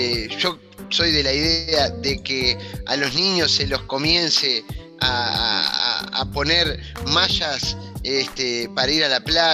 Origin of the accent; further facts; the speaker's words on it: Colonia, Uruguay; yo que soy de Colonia